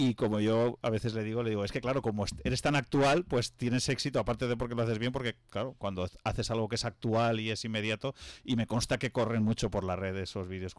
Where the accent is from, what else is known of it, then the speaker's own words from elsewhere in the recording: Villarreal, Valencian Community, Spain; si entras pones soy de Villarreal, que casi que me falta poner la dirección.